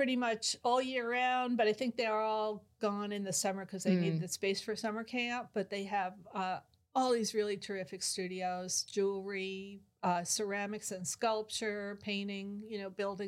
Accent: Long Island, New York, United States; Long Island, New York.

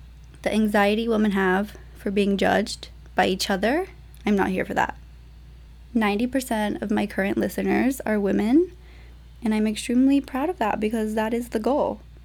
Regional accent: Palmdale, California, United States; After growing up in Palmdale, I started to move around a lot.

